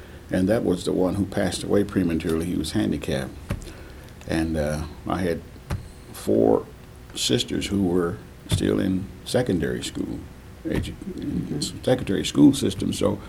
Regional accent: Paducah, Kentucky, United States; Yes, I grew up in Paducah. Okay. Attended school in Paducah. Graduated from high school.

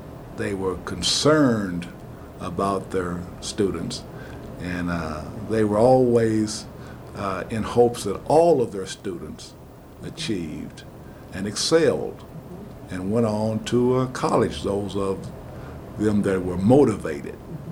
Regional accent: Henderson, Kentucky, United States; born there; I was born in Henderson, Kentucky, February 18, 1939.

